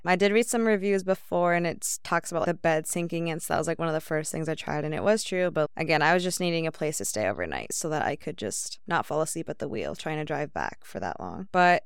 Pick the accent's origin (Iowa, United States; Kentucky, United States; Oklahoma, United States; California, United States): Iowa, United States; Cedar Falls; I'm just from Cedar Falls. So he's like, wait, you're from Iowa?